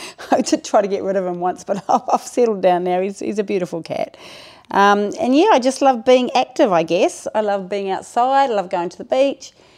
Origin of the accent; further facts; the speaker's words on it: Timaru, Canterbury, New Zealand; moved away as an adult; now in Australia; Okay, I'm 56 years old. I was born and raised in Timaru, New Zealand. Mm. I moved over to Australia in 2014 to be close to my sister, who lives in Sydney